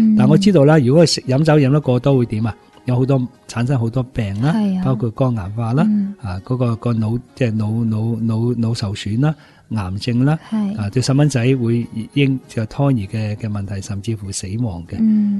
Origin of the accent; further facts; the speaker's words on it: Hong Kong; 譬如我哋都我哋香港人好多都食粟米啦